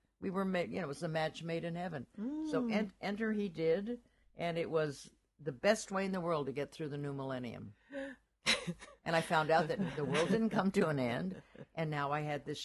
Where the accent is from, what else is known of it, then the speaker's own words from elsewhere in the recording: United States; now in Copenhagen, Denmark; expecting to come to Copenhagen and be in this warm, open environment that I didn't want to leave because I come from America where everything is just prudish and repressive.